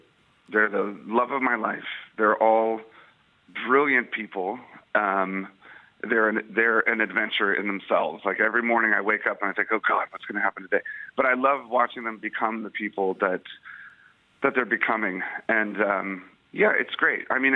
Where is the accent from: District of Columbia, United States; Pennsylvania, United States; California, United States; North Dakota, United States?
District of Columbia, United States; Washington; it's as a Washington D.C. boy, my hometown